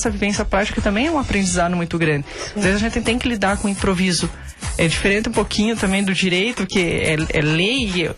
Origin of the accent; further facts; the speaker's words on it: General Carneiro, Paraná, Brazil; Então, eu vim de uma cidade do interior do Paraná, né, General Carneiro, sempre tive contato com o meio rural